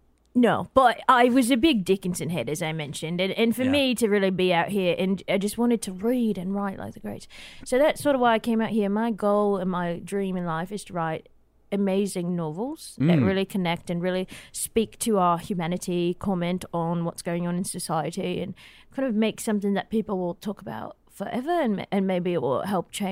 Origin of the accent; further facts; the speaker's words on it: Perth, Western Australia, Australia; I'm from Perth. I grew up in Perth on the beach side.